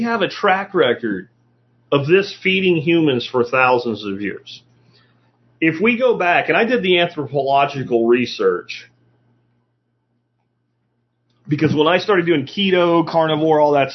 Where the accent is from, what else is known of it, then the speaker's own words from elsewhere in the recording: Florida, United States; Well, I grew up in Florida, and I remember going to a place where they showed us a Tuscan skull of a mammoth that was unearthed in Florida.